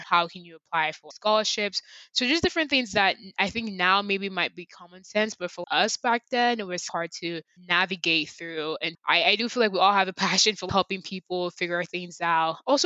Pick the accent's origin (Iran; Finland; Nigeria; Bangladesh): Nigeria; growing up in Nigeria